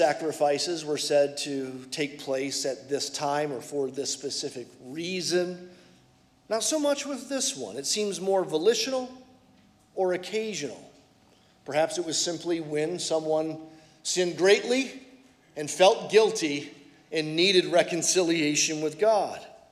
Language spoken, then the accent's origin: English; Detroit, Michigan, United States; he's from Arkansas and I'm from Detroit.